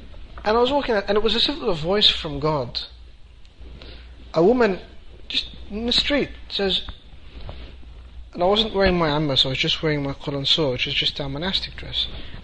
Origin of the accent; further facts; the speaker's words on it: Egypt; I said, I'm Christian, I'm Orthodox from Egypt.